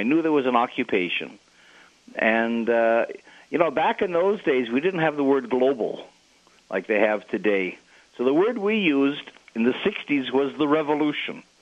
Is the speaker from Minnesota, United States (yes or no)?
yes; Minnesota, United States; moved away as an adult; now in Israel; Well, I'm a child of the 60s in the States. I grew up in Minnesota.